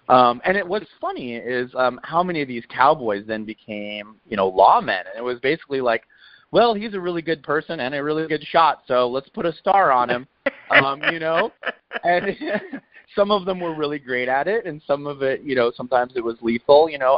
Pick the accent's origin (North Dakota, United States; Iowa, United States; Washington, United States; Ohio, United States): Iowa, United States; it was funny enough that I grew up in Iowa, which was just south enough that a kid in my class was this, like, young rodeo star.